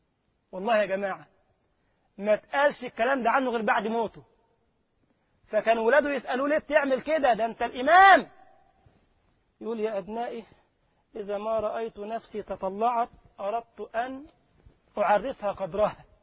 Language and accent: Arabic; Egypt; والله كان عندنا في مصر كده اخ ربنا يسامحه بقى